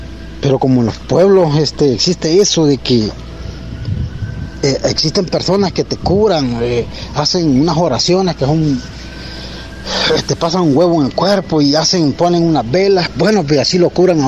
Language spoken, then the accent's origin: Spanish; San Isidro Lempa, El Salvador; Pues aquí en El Salvador, pues en mi pueblo, San Isidro Lempa